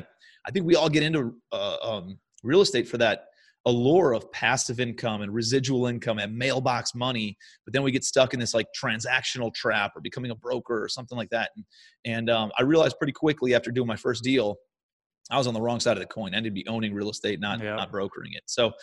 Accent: Cleveland, Ohio, United States; So I'm a kid from Cleveland, Ohio originally, and I was going through college when the market was going gangbusters last time, 03 to 07.

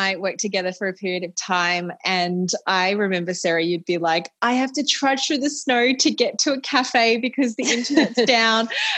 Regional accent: Australia; I'm Australian.

